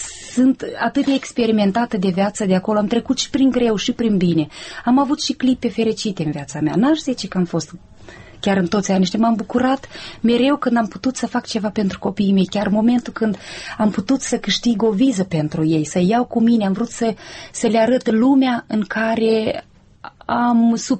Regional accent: Moldova

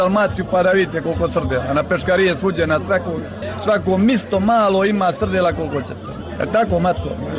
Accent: Budva Municipality, Montenegro; Ja sam iz Paštrovića, nisam odavno bio u Budvu

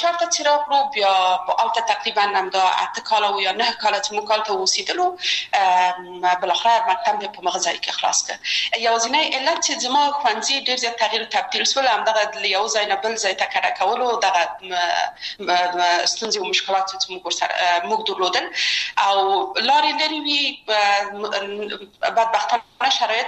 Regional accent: Kabul, Afghanistan; یو خو موږ د مکرانو په ساحه کې لوی سوي وو هلته زموږ بلدتیا ډېره زیاته وه

